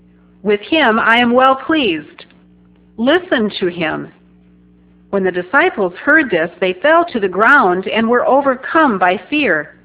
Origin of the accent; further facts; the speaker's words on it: South Dakota, United States; I grew up in South Dakota, and there is a mountain range, well, at least by South Dakota standards, called the Black Hills.